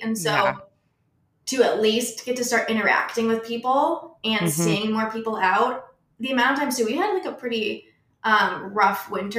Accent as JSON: {"language": "English", "town": "Cleveland", "region": "Ohio", "country": "United States", "tie": "born or raised there", "also_born_or_lived": "Las Vegas", "said": "I grew up in Cleveland, but I moved to Vegas for 7 years. I lived in a van, traveled for a year."}